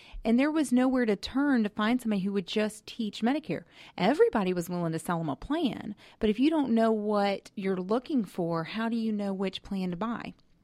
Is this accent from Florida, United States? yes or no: yes; Florida, United States; I grew up in Florida and graduated from Florida State University